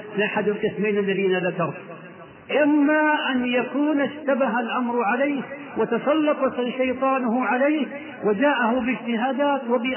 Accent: Riyadh, Riyadh Province, Saudi Arabia; وبالاخص مع الاسف عندنا في الرياض فتنه عمياء،

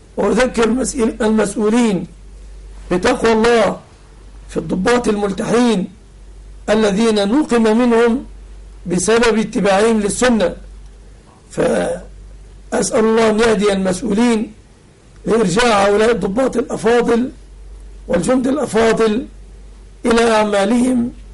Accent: Egypt; وأسأل الله سبحانه أن يحفظ بلادنا مصر آمنة مطمئنة

